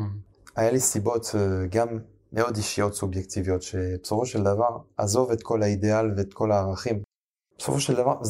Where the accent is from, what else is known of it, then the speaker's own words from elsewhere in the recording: Paris, Île-de-France, France; moved away as an adult; now in Israel; אני נולדתי וגדלתי בפריז. עליתי לבדי לארץ בגיל 18.